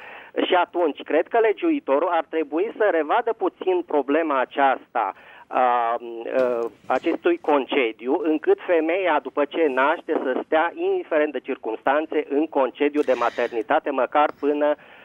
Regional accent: Bucharest, Romania; sunt azi din București.

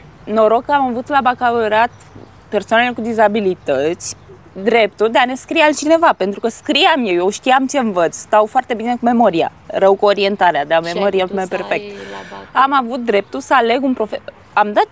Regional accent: Craiova, Dolj, Romania; am 33 de ani, sunt din Craiova.

